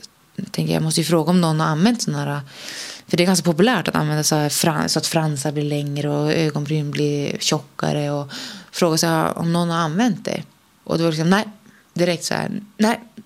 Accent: Norrland, Sweden; accent: Norrland; now in Klippan, Sweden; Jag kommer alltid vara en norrlänning.

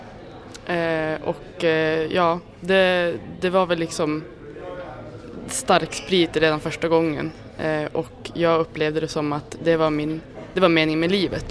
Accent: Norrland, Sweden; Ja, precis. Jag är från Norrland.

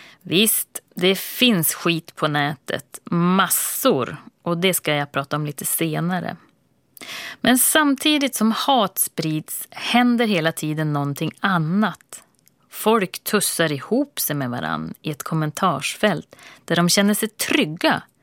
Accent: Vännäs, Västerbotten County, Sweden; Den vintern störtade jag ut för slalombacken hemma i Vännäs i min blå overall.

